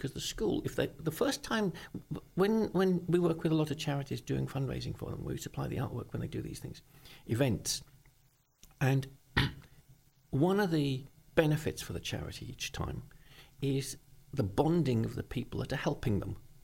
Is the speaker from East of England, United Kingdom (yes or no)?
yes; Brentwood, East of England, United Kingdom; Where are you from? Brentwood. Oh, yes, North London. We'll come and see you. No, Brentwood. Essex. Essex.